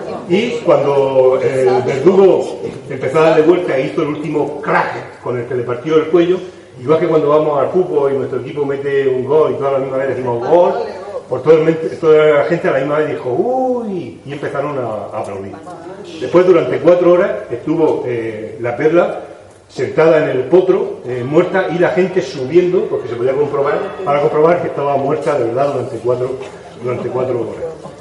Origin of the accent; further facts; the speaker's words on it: Molina de Segura, Region of Murcia, Spain; De Molina, por ejemplo, de mi pueblo y del pueblo de algunos de los que estamos aquí